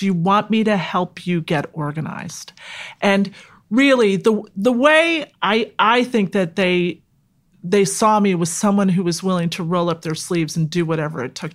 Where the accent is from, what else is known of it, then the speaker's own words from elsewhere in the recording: Douglaston, New York, United States; I grew up in Douglaston